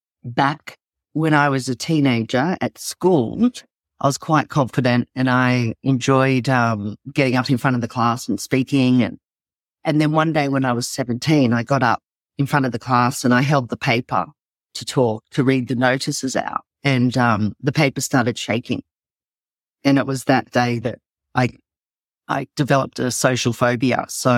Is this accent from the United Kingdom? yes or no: no; Sydney, New South Wales, Australia; from Sydney, Australia